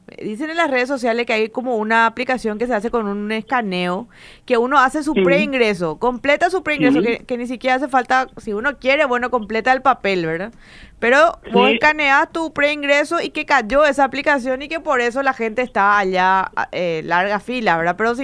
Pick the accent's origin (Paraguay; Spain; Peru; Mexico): Paraguay